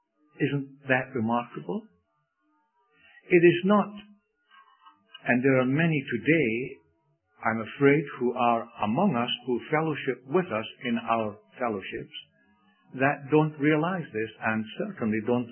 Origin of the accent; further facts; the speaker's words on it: Scotland, United Kingdom; accent: Scottish; I know that I'm a Scot, and you will know that by my dialect, I guess. I've lost a lot of it.